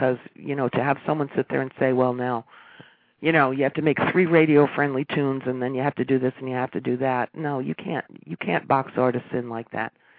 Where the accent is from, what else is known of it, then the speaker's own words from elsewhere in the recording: New York, United States; And I'm from New York, so I don't – it's kind of hard to – pull the wool over my eyes too.